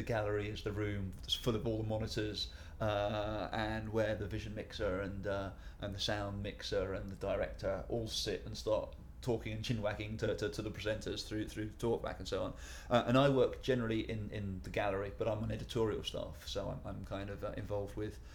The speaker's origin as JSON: {"language": "English", "region": "London", "country": "United Kingdom", "also_born_or_lived": "Guildford / Southampton", "said": "I am 37, yeah, just about 37 still. And I'm from Chiswick in West London."}